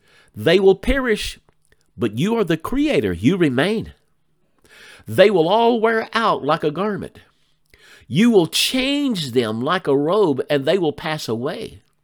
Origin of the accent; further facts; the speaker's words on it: United States; I am an American. I've written books about America.